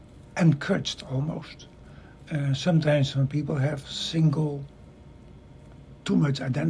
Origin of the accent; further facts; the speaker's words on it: Netherlands; English is a second language; I grew up in the Netherlands, a small country, and my parents were from two different Christian religions